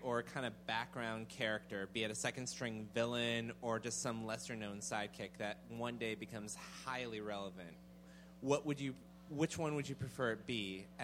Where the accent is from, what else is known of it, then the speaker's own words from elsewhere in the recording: New York, United States; New York.